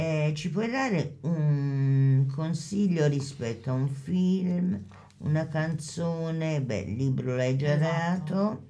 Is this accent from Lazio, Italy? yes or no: yes; Rome, Lazio, Italy; Beh, io da buona romana matriciana